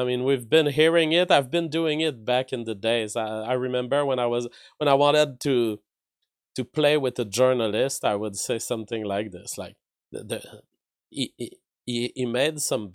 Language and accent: English; Canada; as a Canadian, I am not even allowed to repeat what he said about a given historical event